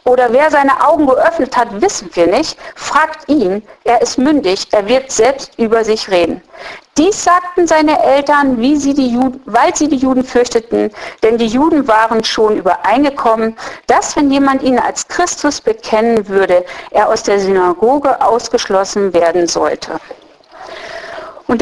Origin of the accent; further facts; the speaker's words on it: Osnabrück, Lower Saxony, Germany; now in Eastern Saxony, Germany; Ich komme nun ursprünglich aus Osnabrück, in Sachsen habe ich auch nicht, in Ostsachsen, da wo ich jetzt wohne